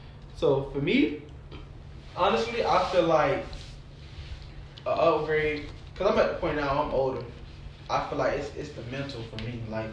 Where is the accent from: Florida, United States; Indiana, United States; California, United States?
Florida, United States; I'm not saying they closed minded, but y'all know I'm from Broward.